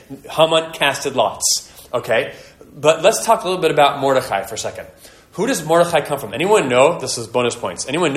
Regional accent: Los Angeles, California, United States; And I've been to many before, you know, growing up in Los Angeles. Nowruz is part of our upbringing.

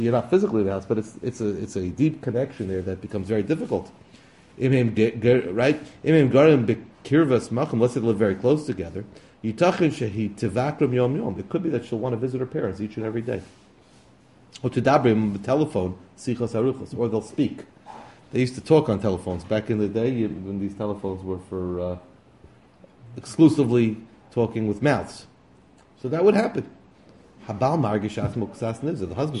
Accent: Brooklyn, New York, United States; But, you know, I grew up in Brooklyn. Everybody went to the park.

